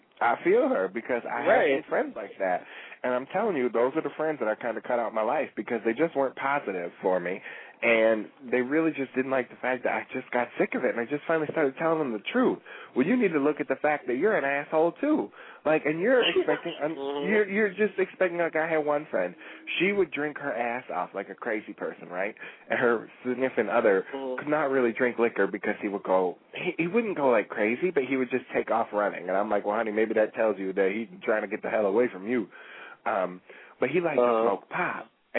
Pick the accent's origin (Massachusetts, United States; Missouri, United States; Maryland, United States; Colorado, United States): Missouri, United States; Well, honey, I'm from Missouri.